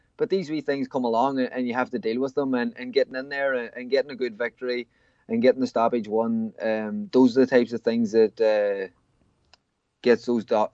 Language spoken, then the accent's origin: English; Ireland; moved away; I am an Irish fighter. I want to be fighting on the East Coast, or I want to be fighting back in Ireland. But I think I'm at the stage of my career now where I have been away from Ireland that long